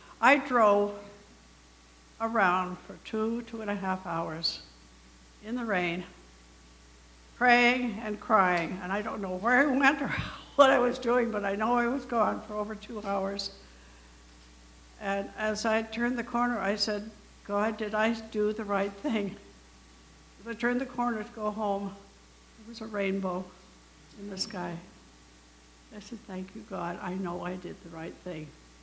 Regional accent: Washington, United States; also born or lived in Oregon; now in Boston, United States; I grew up in Washington State and later in Oregon.

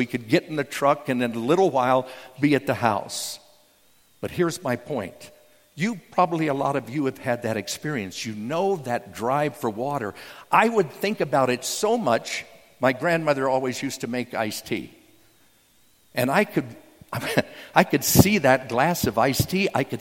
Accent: New Mexico, United States; the early part of my life, I was raised in New Mexico.

